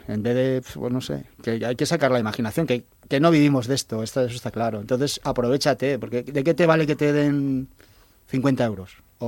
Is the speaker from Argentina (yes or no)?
no; Medina, Spain; Se nota que somos de Medina, ¿no?